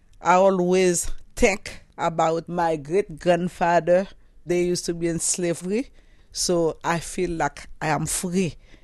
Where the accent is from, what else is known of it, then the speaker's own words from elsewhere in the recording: Haiti; I'm from Haiti.